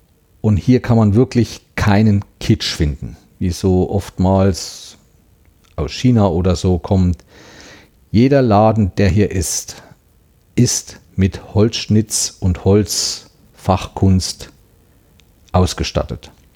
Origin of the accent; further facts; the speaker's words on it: Thuringia, Germany; bei uns in Thüringen oder auch in anderen Gegenden zu Weihnachten stehen auch Schwibbögen in den Fenstern.